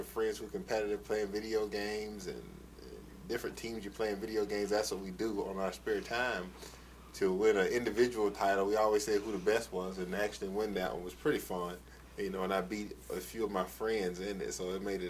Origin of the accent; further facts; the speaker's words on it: Gainesville, Florida, United States; I'm from Gainesville. I went to school at PK Young right across the street